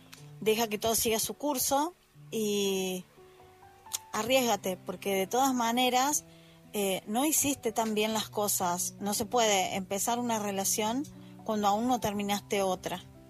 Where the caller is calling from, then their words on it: Argentina; desde Argentina.